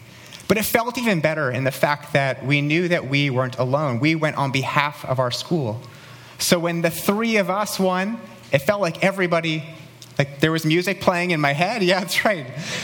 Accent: New Westminster, British Columbia, Canada; I grew up in New Westminster, which is a suburb of Vancouver, about a 20-minute drive outside of the Vancouver city limits.

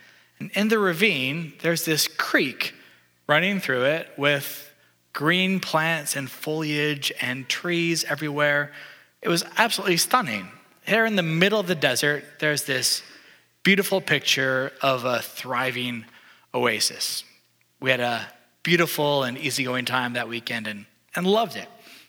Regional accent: Calgary, Alberta, Canada; I grew up in Calgary, which in Canada is right by the mountains.

